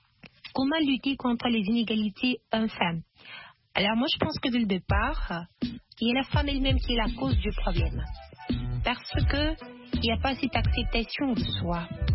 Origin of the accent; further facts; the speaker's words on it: DR Congo; ici chez nous en RDC